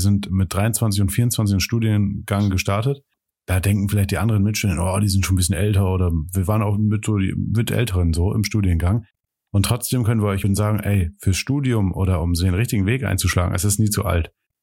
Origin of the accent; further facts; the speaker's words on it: North Sea coast, Germany; now in Gelsenkirchen, Germany; egal ob jetzt in meiner Heimat hier in der Nordseeküste oder hier in Gelsenkirchen mittlerweile